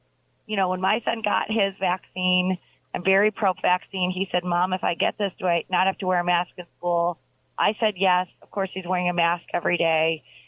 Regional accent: Michigan, United States; I'm from Michigan, where our kids were kept out of the classroom.

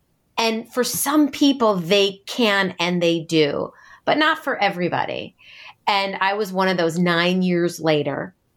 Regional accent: Midwest, United States; I grew up in the Midwest too, and moving now out to the East Coast, everybody calls it soda

